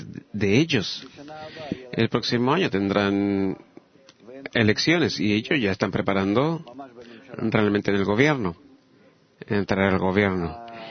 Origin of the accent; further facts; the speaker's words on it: Hamburg, Germany; Yo soy de Hamburgo